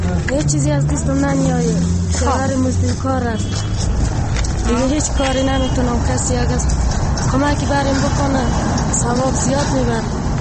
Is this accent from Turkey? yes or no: no; Afghanistan; ولایت غور.